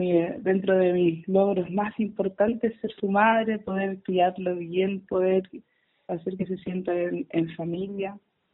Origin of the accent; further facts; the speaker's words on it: Nueva Imperial, Araucanía, Chile; also born or lived in Freire; Yo vengo de Nueva Imperial y de Freire. Mi familia es de la comunidad José Melín por parte de papá. Mi papá es lonco de la comunidad. Mi mamá es de la Santiago Manquehue, en la comuna de Freire.